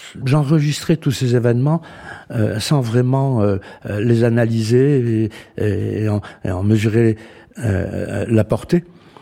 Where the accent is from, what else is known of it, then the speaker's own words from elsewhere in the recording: Tiaret, Tiaret Province, Algeria; donc je suis né à Tiaret, une petite ville du centre-ouest de l'Algérie, où ma famille était installée depuis les années 1850. Donc moi j'ai grandi dans un milieu très privilégié de colons.